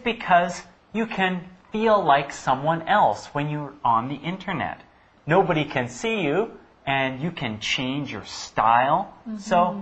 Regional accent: Canada; And I'm from Canada, so I'm Canadian.

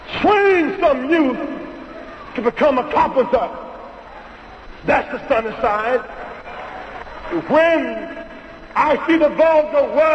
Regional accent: Greenville, South Carolina, United States; Now, as a child growing up in Greenville, South Carolina, Reverend Sample used to preach ever so often a sermon relating to Jesus

